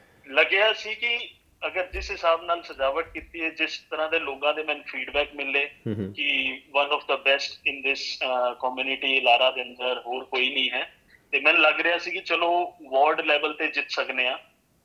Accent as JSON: {"language": "Punjabi", "town": "Yamunanagar", "region": "Haryana", "country": "India", "said": "India ਤੋਂ ਮੈਂ ਹੈਗਾ ਜੀ, ਇੰਡੀਆ ਵਿੱਚ ਪੈਂਦੇ ਹਰਿਆਣਾ ਇੱਕ ਜਗ੍ਹਾ, ਹਰਿਆਣੇ ਦੇ ਵਿੱਚ ਇੱਕ ਡਿਸਟ੍ਰਿਕਟ ਹੈਗੀ ਯਮੁਨਾਨਗਰ ਜਗਾਦਰੀ, ਤੇ ਮੈਂ ਯਮੁਨਾਨਗਰ ਦਾ ਰਹਿਣ ਵਾਲਾ"}